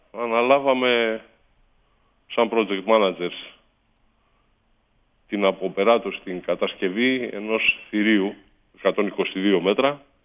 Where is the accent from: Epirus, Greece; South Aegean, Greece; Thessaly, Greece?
Epirus, Greece; Igoumenitsa; moved away; Όταν έφυγα, θυμάμαι από την Ιγουμενίτσα, ο πατέρας μου είχε πει, OK, φεύγεις, καλά κάνεις